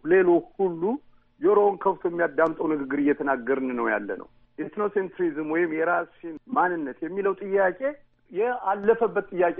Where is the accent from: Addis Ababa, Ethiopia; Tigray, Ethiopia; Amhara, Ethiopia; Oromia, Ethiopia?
Amhara, Ethiopia; Gondar; እኔ ኩሩ አማራ ነኝ፣ ኩሩ ጎንደር ነኝ ማለት እችላለሁ።